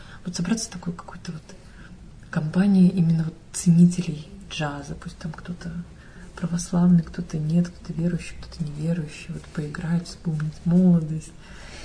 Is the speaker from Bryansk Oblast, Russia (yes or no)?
no; Yekaterinburg, Sverdlovsk Oblast, Russia; also born or lived in Moscow; Ну вот я родилась в Москве, выросла в Свердловске. Я все время родителям говорила, я вот сейчас закончу университет, и я уеду на родину и буду там жить.